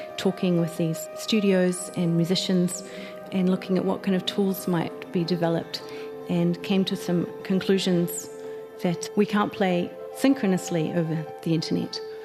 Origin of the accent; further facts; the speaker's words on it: New Zealand; but I'm from New Zealand and it's always going to be 200 milliseconds